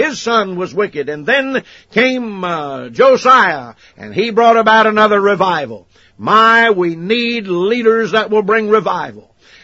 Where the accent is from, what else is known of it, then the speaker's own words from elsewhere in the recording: United States; My, how we need a revival in my home country, America.